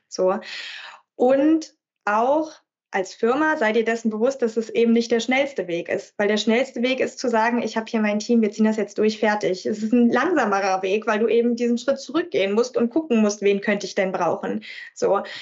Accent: Kiel, Schleswig-Holstein, Germany; Ich komme aus Kiel. So, wir sagen zu einem Wischmopp Feudel.

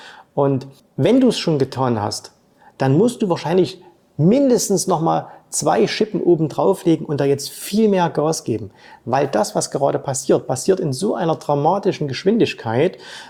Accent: Saxony, Germany; die gibt es nicht nur in meinem Heimatbundesland Sachsen

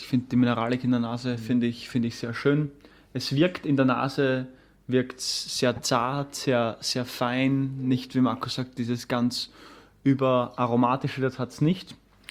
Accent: Styria, Austria; Wir wachsen ja mit Sauvignon auf, egal ob... Ja, genau, es ist bei uns in der Südsteiermark ist Sauvignon genauso bedeutend

